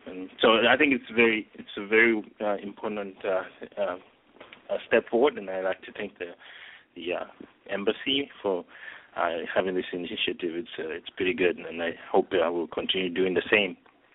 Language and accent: English; Zambia; moved away as an adult; now in Canada; I'm a Zambian. I was born in Zambia. I never even thought of leaving Zambia. Then I decided, and then I found myself coming to Canada.